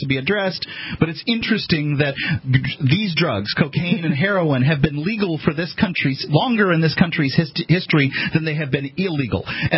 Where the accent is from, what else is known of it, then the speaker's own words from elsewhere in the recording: Florida, United States; It's always in Florida. I'm from Florida.